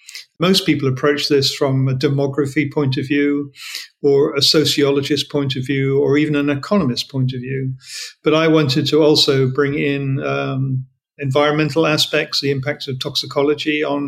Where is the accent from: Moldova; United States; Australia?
Australia; I'm talking to you now as an Australian, but in Australia and Britain and America